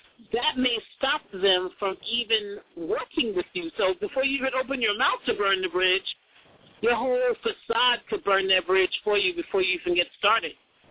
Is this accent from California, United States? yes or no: no; New York, United States; you know, especially I'm from New York. So, yeah, we do a lot of talking.